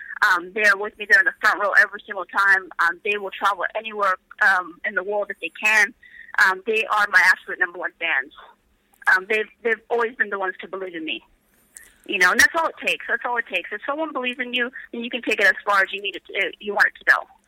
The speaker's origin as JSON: {"language": "English", "region": "Idaho", "country": "United States", "tie": "born or raised there", "moved": "yes", "said": "But yeah, I was born and raised in Idaho. No one would expect that. I was a big country girl."}